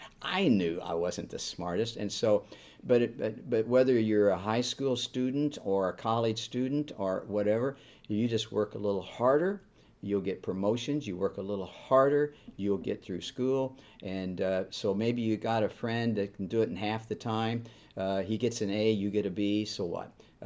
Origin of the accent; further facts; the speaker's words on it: Jeffersonville, Indiana, United States; And so I'm from the Jeffersonville-Clarksville area.